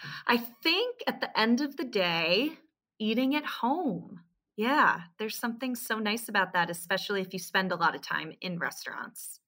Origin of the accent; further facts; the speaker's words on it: New York City, New York, United States; Brooklyn, even though I was born in Manhattan. I spent much of my youth in Manhattan, but now it's, Brooklyn because I have my whole community here.